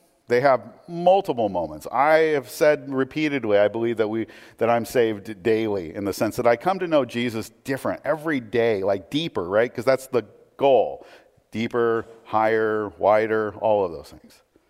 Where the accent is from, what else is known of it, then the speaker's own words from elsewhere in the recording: United States; I at least was elevated enough to say, it's not because I'm an American, right?